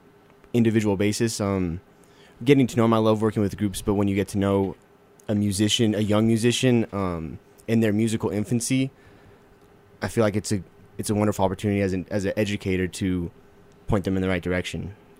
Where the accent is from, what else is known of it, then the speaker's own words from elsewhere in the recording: Fort Collins, Colorado, United States; I'm from Fort Collins and drove down here the other day, and we're gonna be here till about Saturday.